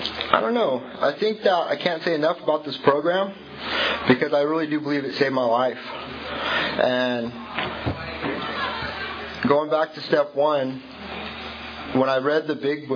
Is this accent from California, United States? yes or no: yes; California, United States; So I'd drive down to the store, no matter what condition I was in, because I'm Californian.